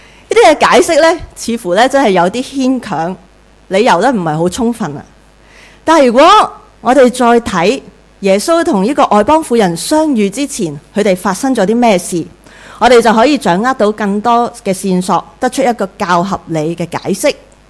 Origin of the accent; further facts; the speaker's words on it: China; 就好像我们中国人怎样称呼西方人